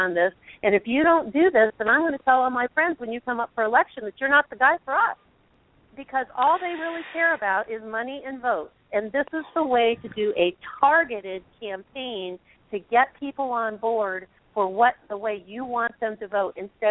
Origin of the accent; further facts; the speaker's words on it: Cleveland, Ohio, United States; But I'm telling you, I'm from Cleveland.